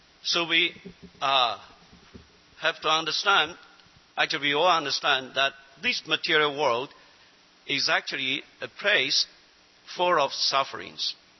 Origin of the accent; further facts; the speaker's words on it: China; You know, I'm from China, and in my mind, I'm always thinking my home is China.